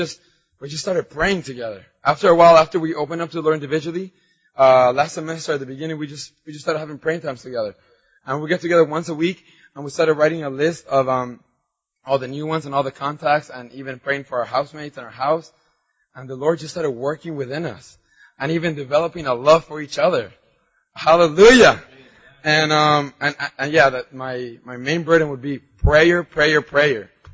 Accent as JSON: {"language": "English", "town": "Anaheim", "region": "California", "country": "United States", "said": "So I lived in Anaheim. I came from Anaheim as a young person"}